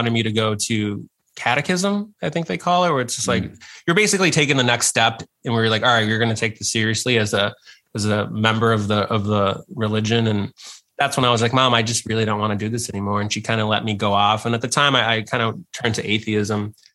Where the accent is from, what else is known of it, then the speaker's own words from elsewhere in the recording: Chicago, Illinois, United States; I'm from Chicago, and I grew up on the West Side. So very inner city, that cliche story, single parent mom, no brothers and sisters. And I'm Mexican and Cuban, and my culture was Mexican growing up. So I was born and raised Catholic.